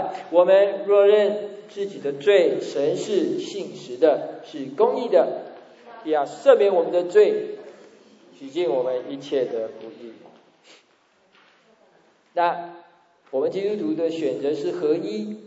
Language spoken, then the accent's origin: Chinese; Taiwan; 我们台湾话说假霸魔营啊，假霸行营啊